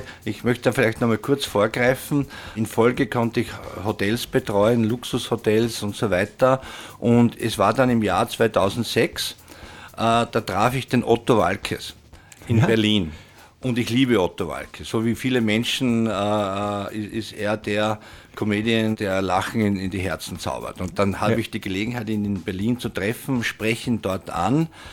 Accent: Styria, Austria; Ich komme aus der Steiermark, aus der Obersteiermark. An sich aus sehr armen Verhältnissen, aus einer Arbeiterfamilie.

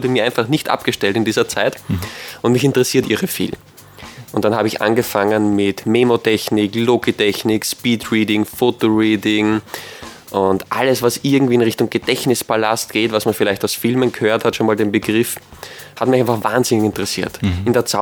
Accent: Wiener Neustadt, Lower Austria, Austria; wie ich schon gesagt habe, bin aus Wiener Neustadt, also gleich aus der Umgebung.

